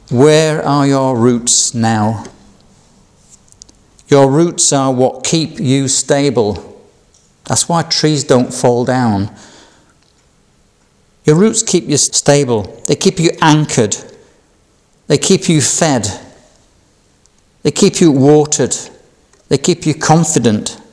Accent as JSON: {"language": "English", "region": "Yorkshire and the Humber", "country": "United Kingdom", "said": "Like me, I'm a Yorkshire man, my roots are from Yorkshire"}